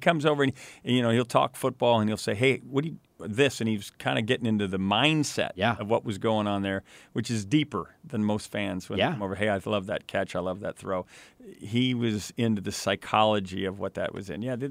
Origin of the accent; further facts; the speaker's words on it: Madison, Wisconsin, United States; born there; I was born in Madison General, there in Madison, Wisconsin, while my dad was in law school back in 1961.